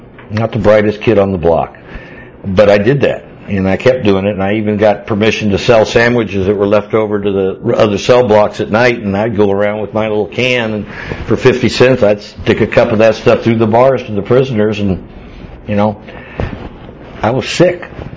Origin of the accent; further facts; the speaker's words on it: Georgia, United States; because I'm a redneck from Georgia, and we learned at an early age how to make things.